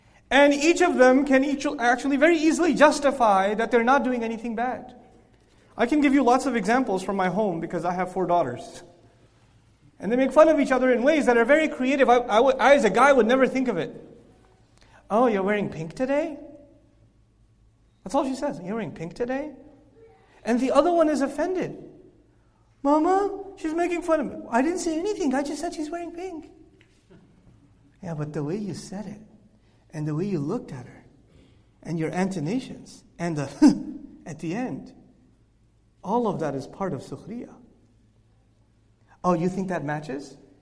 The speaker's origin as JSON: {"language": "English", "country": "Pakistan", "said": "I come from Pakistan, that's my home country."}